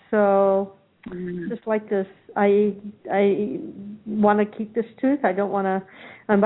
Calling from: Arizona, United States

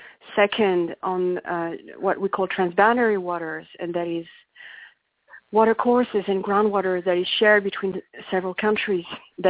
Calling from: Paris, Île-de-France, France; It is 4 in the afternoon. I'm calling you from Paris.

